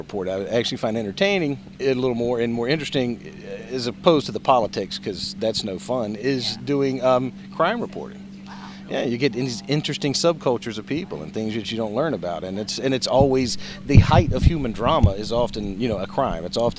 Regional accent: Winston-Salem, North Carolina, United States; And when I returned home to Winston-Salem, which is my hometown

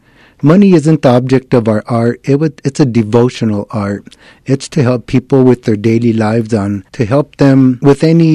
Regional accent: Santa Fe, New Mexico, United States; born there; No, I was born in Santa Fe. In fact, the new hotel, the Drury Hotel, is where I was born, the old St. Vincent's Hospital.

